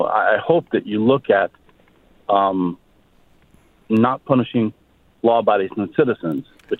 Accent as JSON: {"language": "English", "region": "Texas", "country": "United States", "said": "I'm originally from Texas, and but when I moved here, and I'm former military, so I've grown up with guns."}